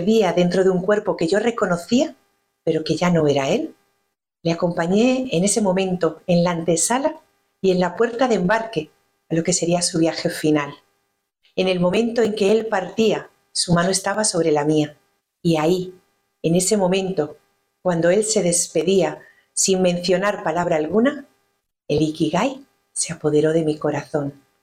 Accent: Spain; born there; Soy española de nacimiento y colombiana de corazón. Vivo en la región de Murcia, en Los Urrutias, un pueblecito pequeñito al lado del Mar Menor.

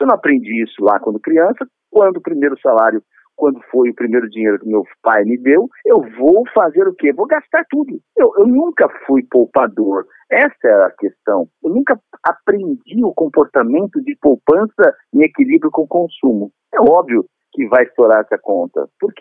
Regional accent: Casa Branca, São Paulo, Brazil; Sou de Casa Branca, interior de São Paulo. A capital da jabuticaba, né?

